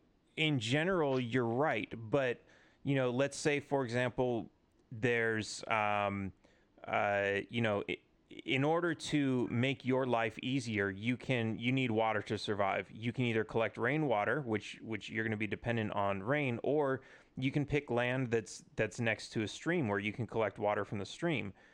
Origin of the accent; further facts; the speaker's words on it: Los Angeles, California, United States; So like, so I grew up in Los Angeles, and there are a ton of people who move there